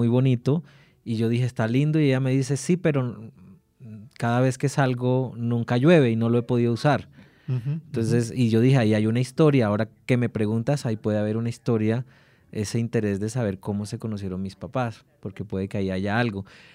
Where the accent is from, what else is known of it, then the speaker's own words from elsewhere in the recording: Santa Marta, Magdalena, Colombia; also born or lived in Plato; cuando yo cumplí un año ya estaba en Santa Marta, mis papás vivieron allá, ellos sí son 100% de pura cepa de Plato Magdalena y se vinieron.